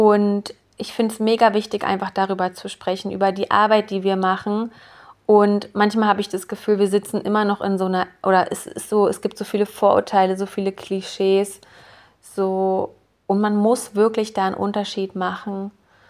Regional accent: Berlin, Germany; now in Switzerland; ich bin ursprünglich Berlinerin, habe dann in verschiedenen Städten und Ländern studiert und bin letztlich in der Schweiz gelandet und bin hier mittlerweile auch so richtig angekommen.

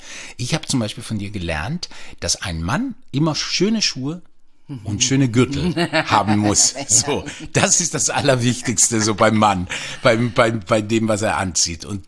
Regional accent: Switzerland; Ich bin ja auch in der Schweiz geboren.

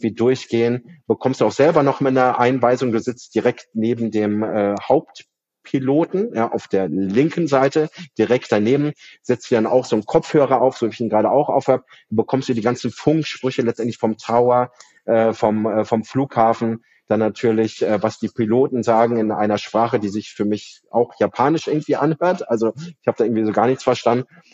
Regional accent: Bavaria, Germany; weil ich bin in Bayern aufgewachsen

